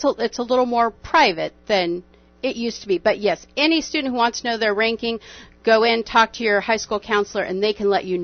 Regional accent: Casper, Wyoming, United States; now in Lake Havasu, United States; I was born and raised in Casper.

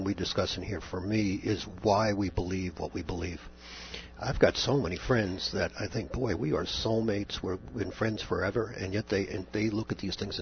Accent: Bergenfield, New Jersey, United States; In Bergenfield, New Jersey.

